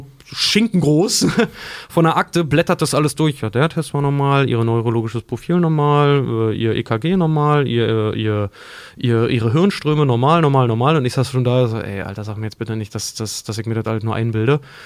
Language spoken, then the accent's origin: German; Germany; born or raised there